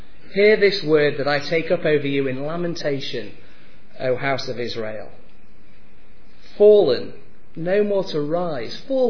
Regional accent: Scotland, United Kingdom; as a Scotsman

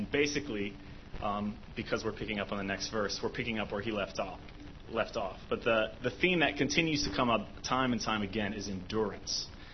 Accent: Tennessee, United States; also born or lived in Texas; But I'm obviously not from here. I grew up in Tennessee mainly, and I lived in Texas before I came here.

